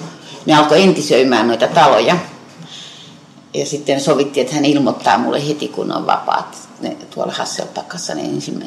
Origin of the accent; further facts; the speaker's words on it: Myrskylä, Uusimaa, Finland; Mä olen kotoisin siitä Myrskylästä ja se oli luonnollisesti naapurikylä, sitten vähän isompi.